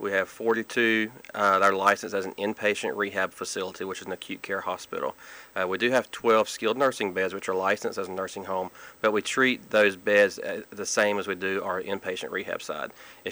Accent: Douglas, Georgia, United States; I grew up in a little town called Douglas, Georgia, down in South Georgia.

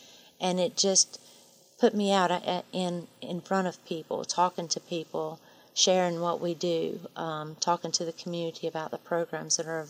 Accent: Greenwood, Tennessee, United States; I grew up here in Greenwood and lived on a farm.

